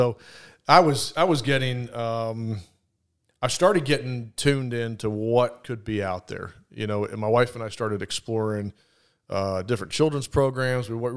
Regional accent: Atlanta, Georgia, United States; We moved to Atlanta, Georgia. So I grew up in Atlanta, mid-80s on, latchkey kid

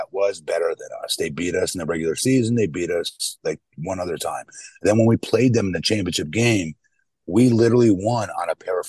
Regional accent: Fairfield, Connecticut, United States; now in Longwood, United States; because I'm from Fairfield, Connecticut originally. I now live in Longwood, Florida, but I used to live in Fairfield, Connecticut, two towns over from Stamford

